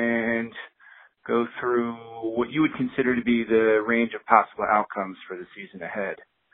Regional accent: Long Island, New York, United States; now in New Jersey, United States; born and raised in Long Island, now living in Jersey, longtime hardcore Mets fan.

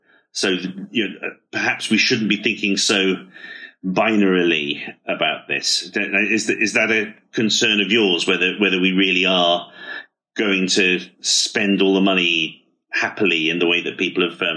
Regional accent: United Kingdom; both from being a British person who still can't go home unless I'm prepared to get very expensive PCR tests

